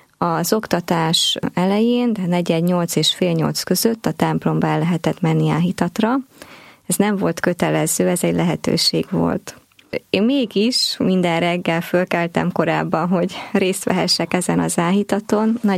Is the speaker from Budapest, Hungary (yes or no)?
no; Kecskemét, Bács-Kiskun, Hungary; born there; Kecskeméten születtem, katolikus családba, és az Isten felénk irányuló szeretetét már gyermekkoromban is megtapasztalhattam.